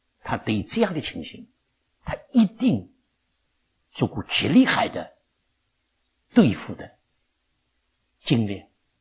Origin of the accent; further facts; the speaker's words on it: Shanghai, China; 就我们上海人说在豆腐里面去找骨头啊